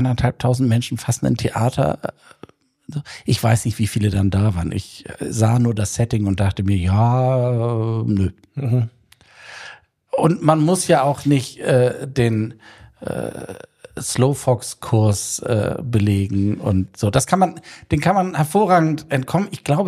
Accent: Hamburg, Germany; ich habe mir kurz überlegt, ob ich den Shuttlebus besteige und mir meine Heimatstadt angucke

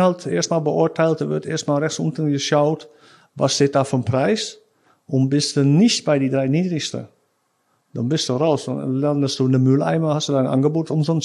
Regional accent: Krimpen aan den IJssel, South Holland, Netherlands; German is a second language; also born or lived in Rotterdam; Ja, ich bin in Rotterdam geboren. Ich bin da aufgewachsen, wo ich jetzt wohne, in Krimpen an den IJssel. Das liegt schon 10 Kilometer von Rotterdam. Ich habe aber auch die ersten 9 Jahre mit meiner Frau zusammen mitten in Rotterdam gewohnt.

